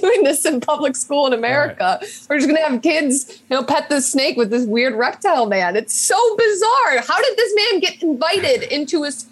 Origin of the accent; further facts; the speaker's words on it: Chicago, Illinois, United States; I grew up in Chicago. We don't have real beaches. We have like the lake off Lake Michigan and that crappy beach that's always way too overcrowded.